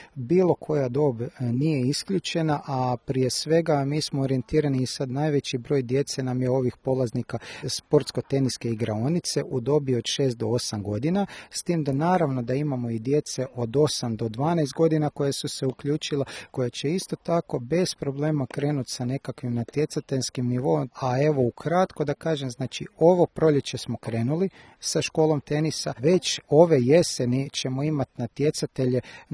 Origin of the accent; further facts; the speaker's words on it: Kutina, Sisak-Moslavina County, Croatia; now in Zagreb, Croatia; nisam iz Jaske, ja sam iz Kutine, inače u Zagrebu već jedno gotovo 10 godina